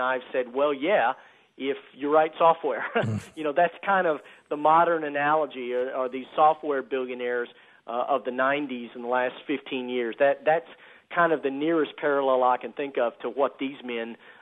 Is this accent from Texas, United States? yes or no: yes; Texas, United States; And, you know, growing up in Texas, I grew up with these stories, and I was just so happy to kind of put them back together